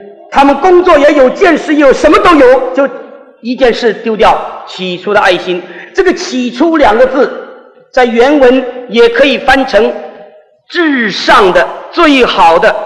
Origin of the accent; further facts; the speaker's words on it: China; 我们中国人叫青梅竹马